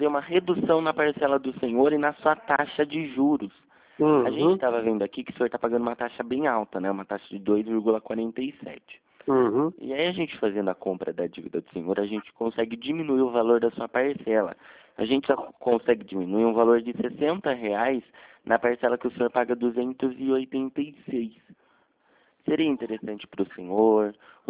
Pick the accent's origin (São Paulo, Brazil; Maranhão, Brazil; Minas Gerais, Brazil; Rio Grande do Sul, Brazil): São Paulo, Brazil; Limeira; Sou de Limeira.